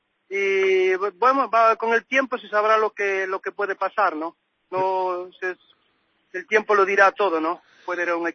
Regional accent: El Freixo, Galicia, Spain; moved away as an adult; Bueno, sí, yo como los 22 años me salí de Crescente, de un pueblo que se llama El Freixo, y me fui a una vida para mejor, ¿no?

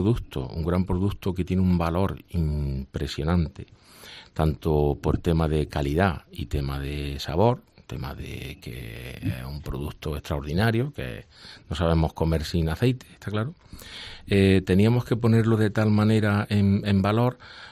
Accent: Úbeda, Andalusia, Spain; aproximadamente hace unos 10 años, que fue cuando nos trasladamos a Úbeda, porque yo soy de Úbeda

